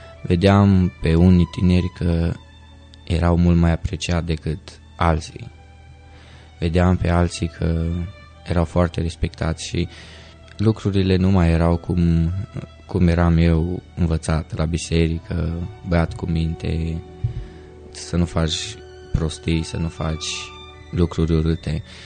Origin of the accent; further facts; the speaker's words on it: Zalău, Sălaj County, Romania; born there; sunt dintr-o familie de creștini baptiști, m-am născut în Zalău, părinții mei m-au dus la biserică încă de mic.